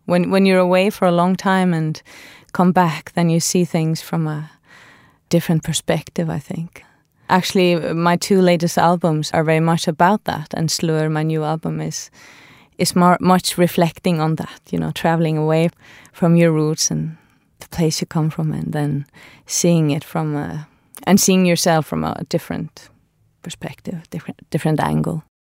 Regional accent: Göta, Faroe Islands; I grew up in a very small village called Göta. The population of that village is 700 people, so it's not very big.

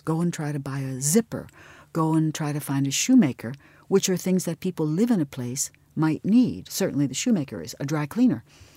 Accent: United States; Because I am an American.

